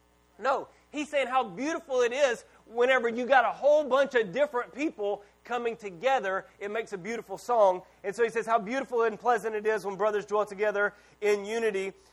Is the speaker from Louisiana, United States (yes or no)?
yes; Louisiana, United States; I'm from Louisiana, and so I love Cajun food.